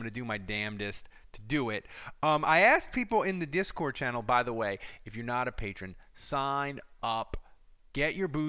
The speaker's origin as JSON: {"language": "English", "town": "New Orleans", "region": "Louisiana", "country": "United States", "said": "I'm from New Orleans, man. Liquor is the number one item."}